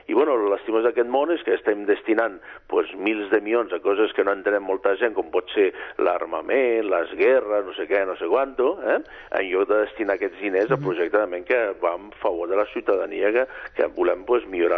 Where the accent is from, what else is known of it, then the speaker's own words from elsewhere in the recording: Barcelona, Catalonia, Spain; no soc ciutadà, jo soc de Barcelona.